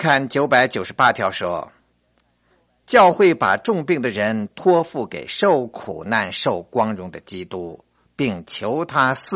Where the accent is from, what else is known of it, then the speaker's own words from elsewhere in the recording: China; 是啊，我们中国人很怕这样的时刻，非常怕听死这个字